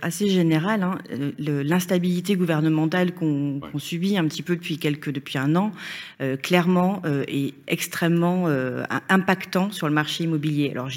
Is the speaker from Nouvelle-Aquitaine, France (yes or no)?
yes; Bordeaux, Nouvelle-Aquitaine, France; Je suis bordelaise.